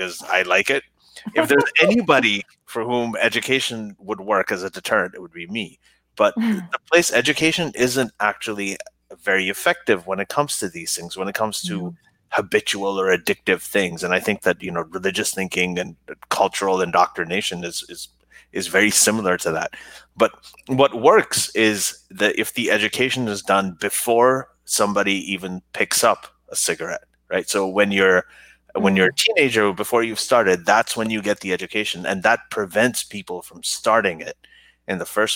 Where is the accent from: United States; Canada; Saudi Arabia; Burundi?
Saudi Arabia; I grew up in Saudi Arabia, right?